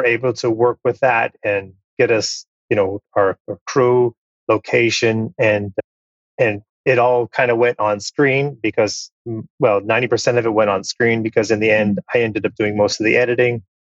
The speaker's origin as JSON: {"language": "English", "country": "Canada", "said": "I'm Canadian. Canada is my home and native land."}